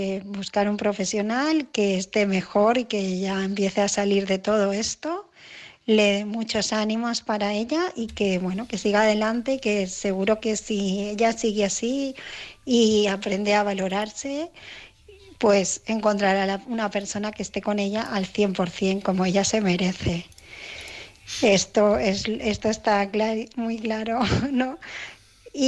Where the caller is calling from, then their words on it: Barcelona, Catalonia, Spain; de Barcelona